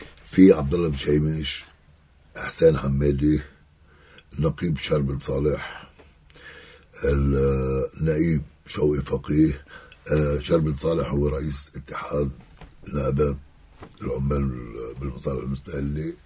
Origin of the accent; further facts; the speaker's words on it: South Lebanon, Lebanon; بس هيدي على الهامش كوني جنوبي